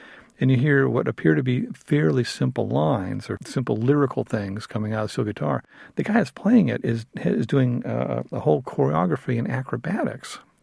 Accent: East Coast, United States; I grew up on the East Coast, and when I came out to the West, I was struck by the distance.

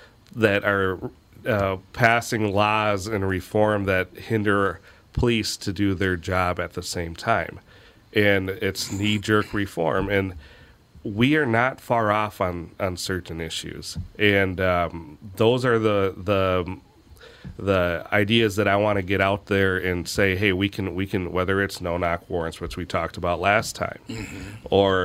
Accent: India; born there; moved away; I'm adopted from India.

